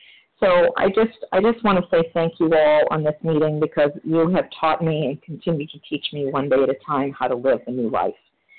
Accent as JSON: {"language": "English", "region": "New Hampshire", "country": "United States", "said": "I'm from New Hampshire"}